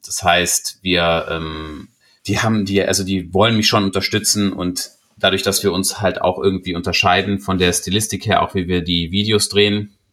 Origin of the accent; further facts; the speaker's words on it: Germany; Und als Deutscher hat man ja schon etwas andere Vorstellungen von Verbindlichkeit